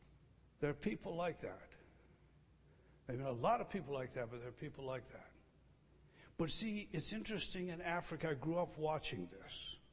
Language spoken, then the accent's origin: English; Scotland, United Kingdom; Now, I'm Scottish.